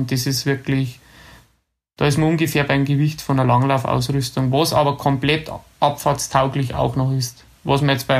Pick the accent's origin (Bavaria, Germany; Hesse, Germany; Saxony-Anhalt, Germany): Bavaria, Germany; Ramsau; Ich bin ja in der Ramsau bei Berchtesgaden aufgewachsen. Da waren wir mitten in die Berchtesgadener Alpen.